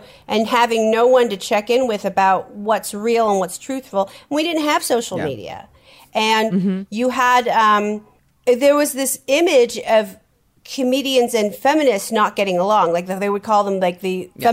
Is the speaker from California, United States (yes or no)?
yes; San Francisco, California, United States; I grew up in San Francisco. My parents owned a gay bookstore.